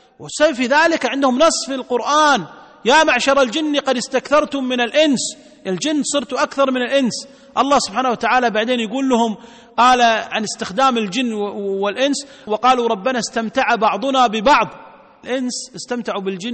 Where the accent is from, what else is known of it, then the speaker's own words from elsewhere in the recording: Kuwait; قال عندنا في الكويت أول شخص مشهور